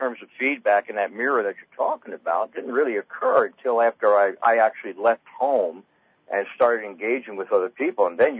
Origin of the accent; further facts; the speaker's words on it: Newark, New Jersey, United States; I was raised in Newark, and you know what Newark was like back in the 50s, in tenement buildings and so on and so forth, in a little place called Little Italy in Newark off of South Orange Avenue.